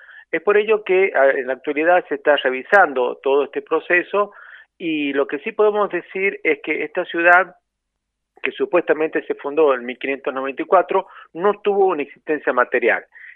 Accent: San Juan, Argentina; now in San Luis, Argentina; Sí, yo soy sanjuanino

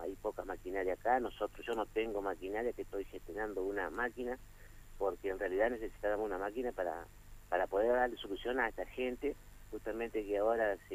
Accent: Rosario del Tala, Entre Ríos, Argentina; yo hace 15 años que estoy acá en Guardamonte. Yo soy oriundo de Rosario del Tala. Por negocio me vine acá a Guardamonte

